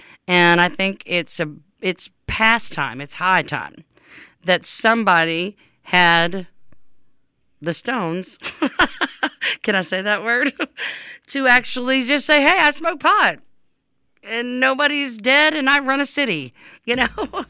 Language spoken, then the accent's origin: English; Louisiana, United States; I was just looking at the new they're just now in Louisiana, my home state.